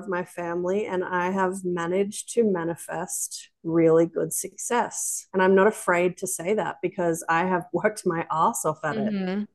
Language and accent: English; New South Wales, Australia; to be honest, I come from the Northern Rivers in Australia, and I was struggling on my wage living in a home